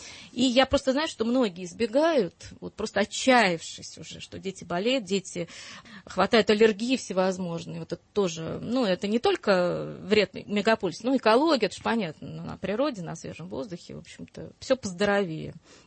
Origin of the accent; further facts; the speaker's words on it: Moscow, Russia; и я коренная москвичка, и город свой люблю.